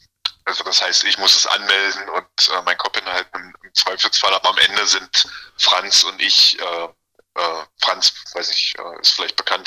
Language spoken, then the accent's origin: German; Dessau, Saxony-Anhalt, Germany; Also wir kommen aus Dessau, das ist ja gleich um die Ecke.